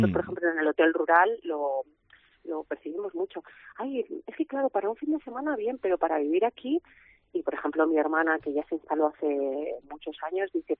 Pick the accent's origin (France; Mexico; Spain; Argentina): Spain; Pesquera de Duero, Castile and León; yo soy de Pesquera de Duero, tenemos una bodega, viñedos y un hotel rural